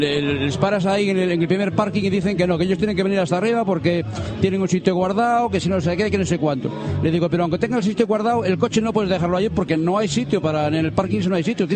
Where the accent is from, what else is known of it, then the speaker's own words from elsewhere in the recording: Ponferrada, Castile and León, Spain; Sí, yo soy de Ponferrada.